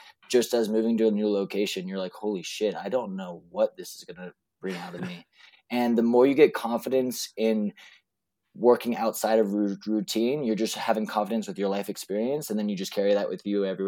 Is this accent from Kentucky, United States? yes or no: no; Boulder, Colorado, United States; Well, I grew up in Boulder, and so some of my high school coaches, we would just do easy runs around some of the trails there.